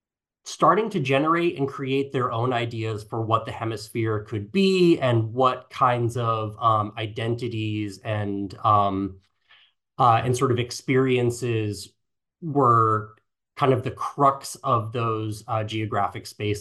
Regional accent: Massachusetts, United States; I'm originally from Massachusetts, where I grew up, and I went to the University of Massachusetts there.

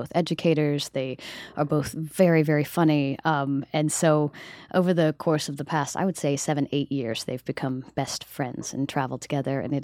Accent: Summerville, South Carolina, United States; And so I was raised in a town just a little outside of Charleston called Somerville

